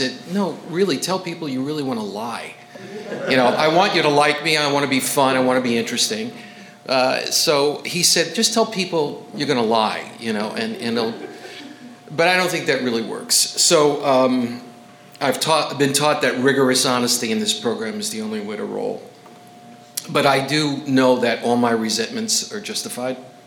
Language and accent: English; Astoria, Queens, New York, United States; Obviously, I'm not from West Covina. I come from a little area called Astoria, Queens, New York.